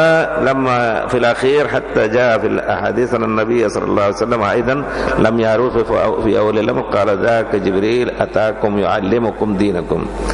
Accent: India; Arabic is a second language; لكن بتجربتي وأنا هندي

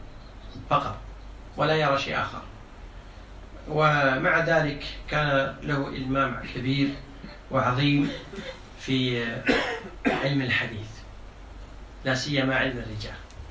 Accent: Kuwait; وحد عندنا في الكويت في ناس إذا صار يقرأ ويكتب يظن نفسه عالم

